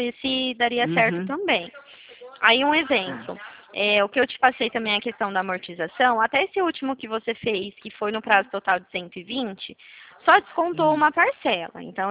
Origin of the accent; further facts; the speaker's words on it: Dracena, São Paulo, Brazil; eu sou aqui de Dracena.